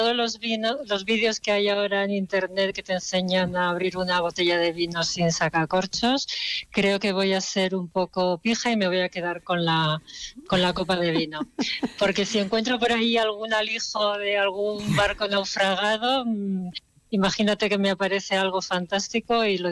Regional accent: Basque Country, Spain; yo como soy nacido en el País Vasco y pasé allí mi primera juventud

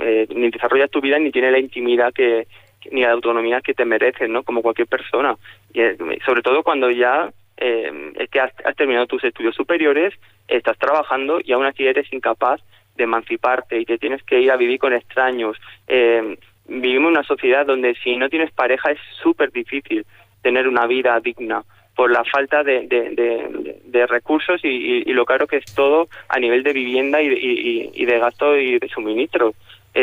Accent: Torre Pacheco, Region of Murcia, Spain; now in Murcia, Spain; yo que soy de Torre Pacheco, aunque llevo ya 10 años viviendo en Murcia ciudad

